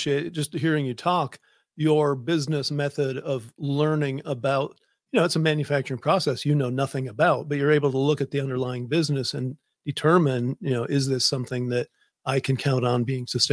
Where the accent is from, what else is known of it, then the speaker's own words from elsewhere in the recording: Michigan, United States; also born or lived in West Virginia; I was born in West Virginia and grew up in middle of nowhere, Michigan.